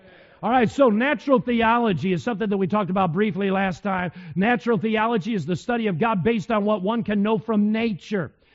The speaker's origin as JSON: {"language": "English", "region": "New York", "country": "United States", "said": "I mean, I'm from Western New York anyway. I'm a Northeasterner just like you are."}